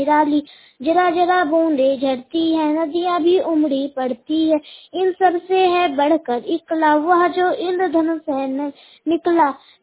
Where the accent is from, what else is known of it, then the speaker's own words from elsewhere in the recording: Marra, India; मैं ग्राम मर्रा से हूँ।